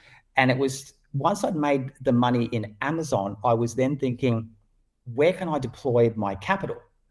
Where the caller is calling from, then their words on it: New South Wales, Australia; Well, I'm in northern New South Wales, just south of the Gold Coast for any international watchers. It's a beautiful part of Australia.